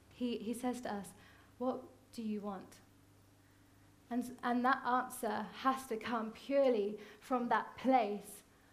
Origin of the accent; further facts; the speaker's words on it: United Kingdom; but we're British. We don't do that because we're British.